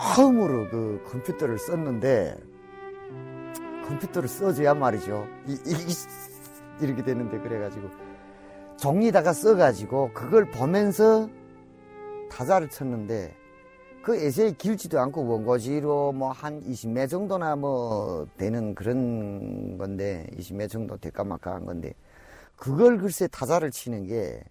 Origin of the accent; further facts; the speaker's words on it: North Korea; now in South Korea; 우리 북한에서 온 사람들을